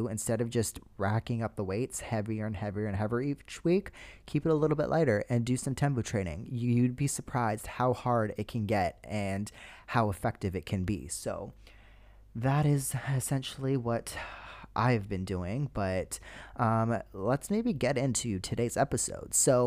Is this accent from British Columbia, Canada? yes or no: yes; Vancouver, British Columbia, Canada; based out of Vancouver, British Columbia, my hometown.